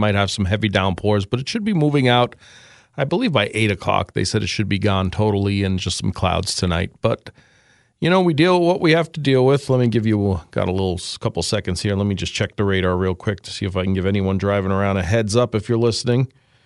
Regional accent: New York City, New York, United States; moved away as an adult; And listen, I'm someone who was born and raised in New York City. But I've lived here for 22 years now, and I consider myself here.

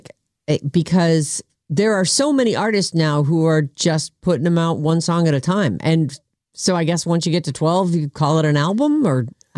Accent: Boston, Massachusetts, United States; I know. Well, I grew up in Boston.

